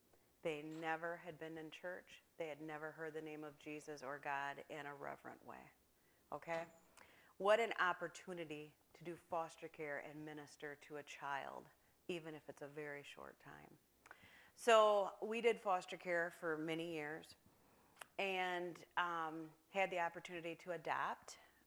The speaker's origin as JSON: {"language": "English", "town": "Hamilton", "region": "Michigan", "country": "United States", "said": "I am from Hamilton."}